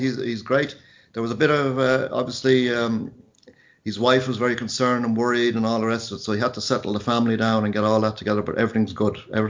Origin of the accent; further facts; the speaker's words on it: Zambia; born there; I was born in Africa. I was born in Zambia. So I have a bit of a, you know, I like to see what's going on in Africa, you know. I kind of, you know, because I suppose I was born there, I feel I have an affinity for the place